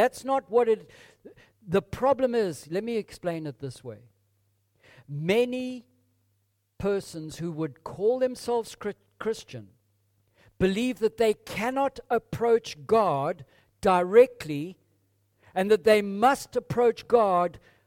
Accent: Zimbabwe; I know that to be true of the people I grew up in Zimbabwe.

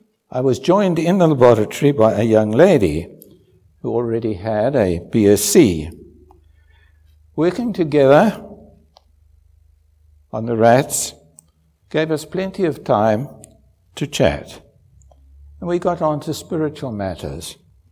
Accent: Ermelo, Mpumalanga, South Africa; From the age of 3 and a half, I grew up in Ermelo.

